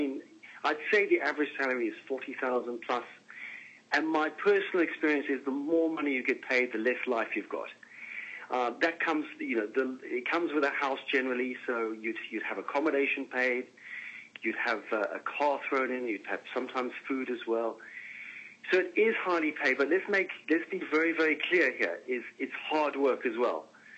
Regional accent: Brighton, South East England, United Kingdom; born there; also born or lived in South Africa; I was born in Brighton, spent a lot of time in South Africa, came back and trained in the United Kingdom.

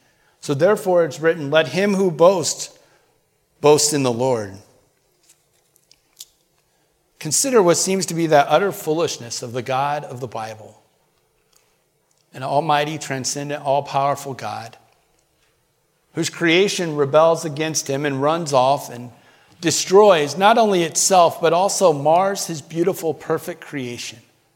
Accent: New Jersey, United States; For example, we're from South Jersey and it's Philadelphia area

